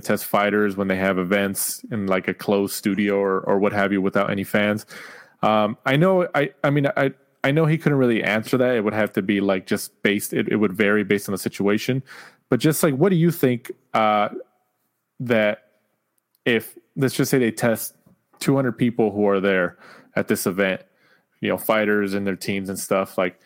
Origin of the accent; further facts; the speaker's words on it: California, United States; obviously we're biased because we're from California